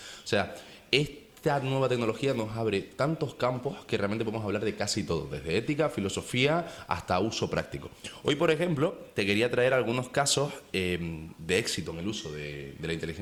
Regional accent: Spain; Somos españoles, tenemos seguridad social, tenemos el médico

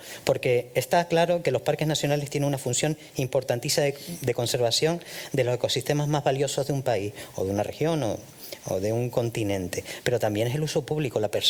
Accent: Canary Islands, Spain; los que realmente corregimos a la gente que hace mal las cosas somos los montañeros tinerfeños.

